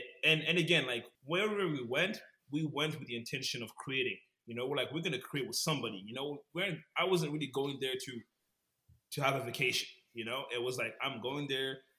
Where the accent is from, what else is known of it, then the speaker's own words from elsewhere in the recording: Ottawa, Ontario, Canada; hey, I'm from Ottawa. I'm coming to Montreal.